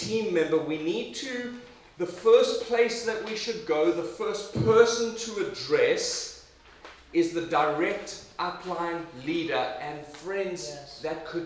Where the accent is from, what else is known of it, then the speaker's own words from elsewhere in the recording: South Africa; also born or lived in England; now in United States; Well, originally South Africa.